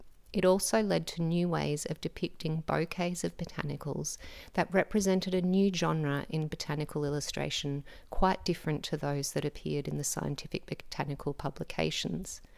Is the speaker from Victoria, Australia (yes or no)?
yes; Ballarat, Victoria, Australia; the great love of gardening in my hometown of Ballarat